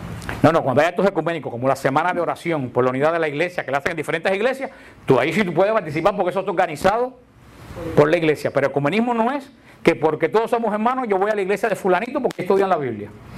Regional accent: Cuba; en mi pueblo, donde vivía en Cuba, que era un muchacho

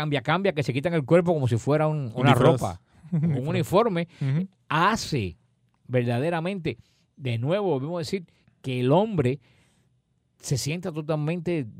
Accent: Galicia, Spain; born there; ahí voy a echar mis cenizas en el mar para que lleguen a donde yo nací, a Galicia.

